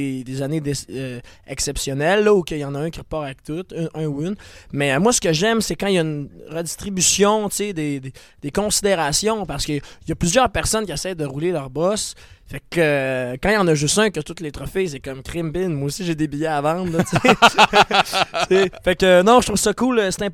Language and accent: French; Quebec, Canada; Non, j'étais un Québécois francophone d'Amérique.